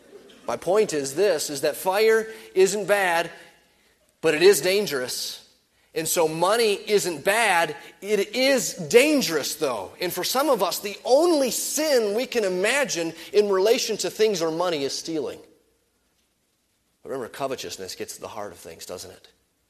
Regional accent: United States; we're American folks, and I'm an American kid

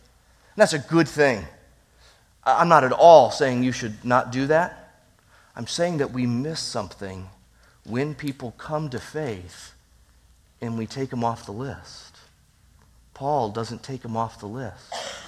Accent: Detroit, Michigan, United States; I'm a Detroit Red Wings fan, born and bred in Detroit.

